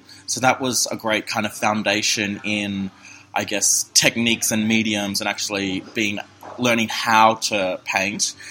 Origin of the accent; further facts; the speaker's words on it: Townsville, Queensland, Australia; born there; I was born in Townsville. My family come from the rainforest of North Queensland.